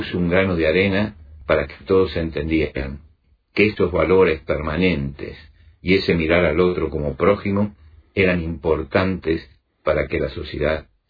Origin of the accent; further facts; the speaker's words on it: Argentina; Yo soy argentino y soy italiano por adopción.